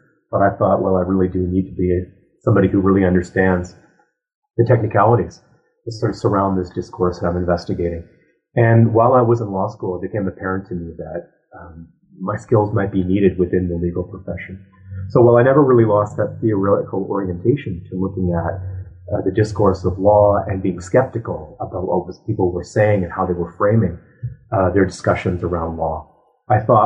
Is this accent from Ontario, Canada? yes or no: yes; Ottawa, Ontario, Canada; So I was raised in Ottawa.